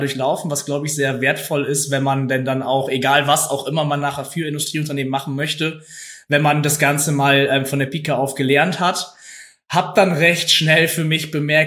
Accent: Lower Saxony, Germany; ich komme aus dem Oldenburger Münsterland, also ich wohne relativ genau zwischen Oldenburg und Osnabrück

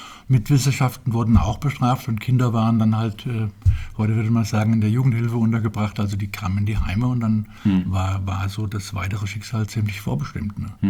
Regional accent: Brandenburg, Germany; born there; Ja, das war ganz im Südosten von Berlin, also mit einer sehr großen Nähe zu dieser Metropole, die ich dann quasi mit der Muttermilch schon aufsaugen konnte, weil wir an der Endstation der S-Bahn gewohnt haben.

